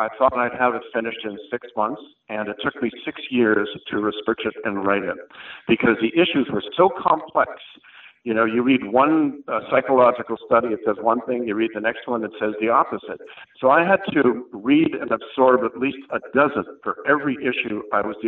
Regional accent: Chicago, Illinois, United States; born there; after I moved back to the U.S., because I was born in Chicago

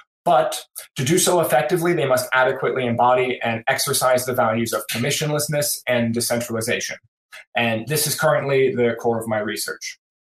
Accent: Portland, Oregon, United States; I'm from Portland, Oregon.

